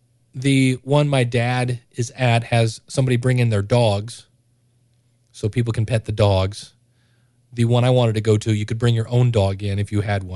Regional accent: Akron, Ohio, United States; I drive an hour anyway because I grew up in Akron, and it's only 20 minutes from there

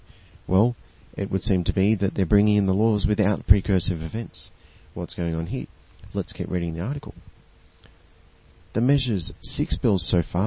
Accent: Australia; because I'm an Australian

